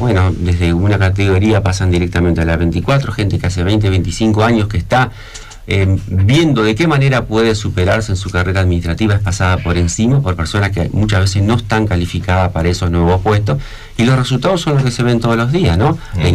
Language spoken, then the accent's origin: Spanish; Paraná, Entre Ríos, Argentina; born there; Nosotros somos un grupo de personas que queremos Paraná, nacimos en Paraná